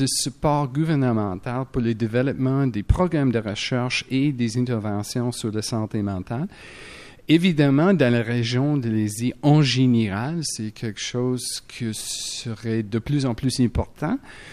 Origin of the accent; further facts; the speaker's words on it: Montreal, Quebec, Canada; Je suis Montréalais.